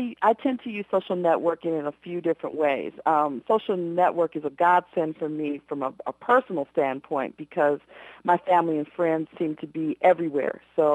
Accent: Chicago, Illinois, United States; now in -; So I try not to let too much time pass before I get home to my hometown, the Windy City.

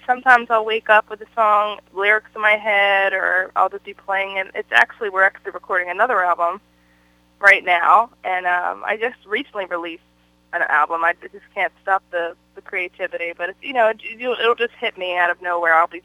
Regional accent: Pitman, New Jersey, United States; also born or lived in Swedesboro; now in Princeton, United States; I'm originally from Pittman, New Jersey, and when I was 16, I moved to Swedesboro, New Jersey

